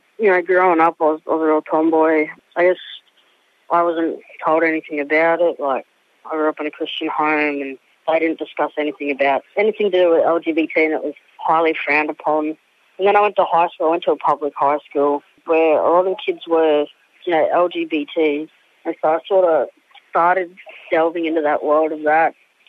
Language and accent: English; Townsville, Queensland, Australia; now in Toowoomba, Australia; I actually came out in Townsville, so it was my hometown.